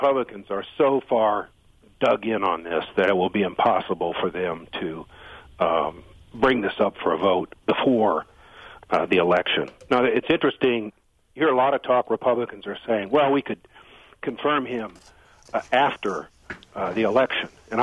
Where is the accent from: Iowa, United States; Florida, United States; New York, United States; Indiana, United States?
Iowa, United States; like my home state of Iowa?